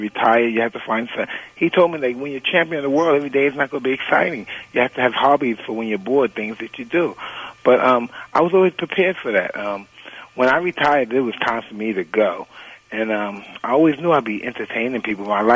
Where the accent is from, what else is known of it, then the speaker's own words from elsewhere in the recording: New York, United States; more about my life with Cuss, growing up in New York.